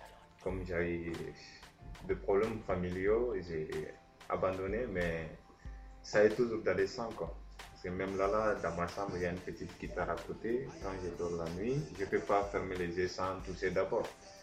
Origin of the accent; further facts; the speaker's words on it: Mali; first language Soninke; French is a second language; Oui, au Mali.